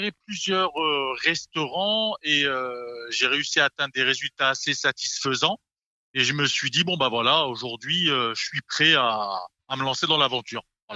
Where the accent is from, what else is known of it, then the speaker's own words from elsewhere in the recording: south-east France, France; born there; je voulais rester sur la région sud-est, hein, c'est ma région natale.